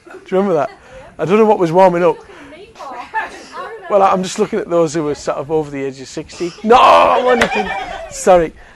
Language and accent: English; Billingham, North East England, United Kingdom; But I remember I was 8, we grew up in Billingham, and we first got a colour television.